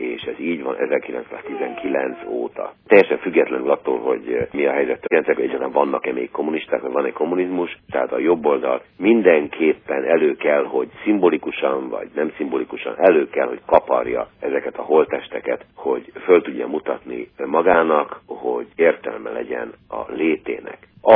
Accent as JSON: {"language": "Hungarian", "country": "Hungary", "said": "ezt ugye egy külföldinek nem tudom elmagyarázni, de ön is, meg én is magyarok vagyunk, és mi értjük"}